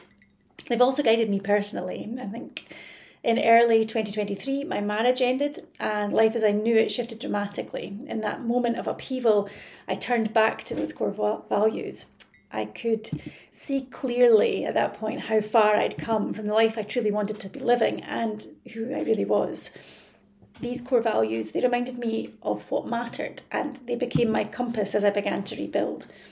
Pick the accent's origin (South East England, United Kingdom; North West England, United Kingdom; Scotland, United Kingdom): Scotland, United Kingdom; Edinburgh; My dad worked in finance, my mum was a singer, and I grew up in and around Edinburgh, and it was a childhood full of horses and then more horses.